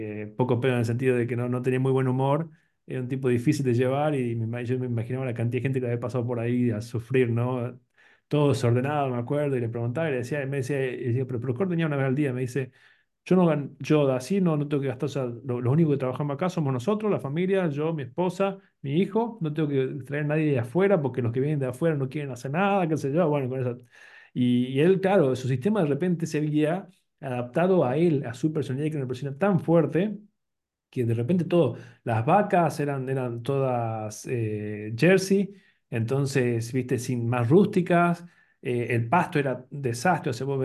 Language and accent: Spanish; Salta, Argentina; Yo la verdad que también tuve la suerte de conocer sistemas, siendo que soy salteño